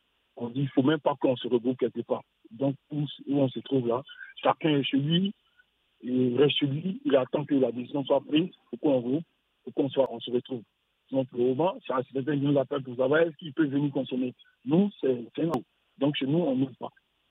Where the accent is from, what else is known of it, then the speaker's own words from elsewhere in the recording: Côte d’Ivoire; Bon, moi, je suis un Ivoirien, né en Côte d'Ivoire. 40 ans au maximum, mais mon âge c'est 40 ans.